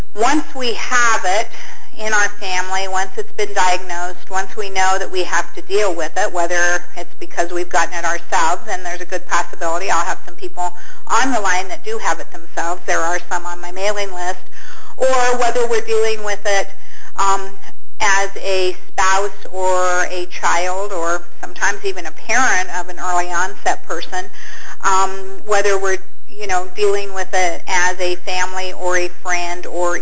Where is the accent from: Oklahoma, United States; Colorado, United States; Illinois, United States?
Colorado, United States; that's country talk because I'm from Colorado country.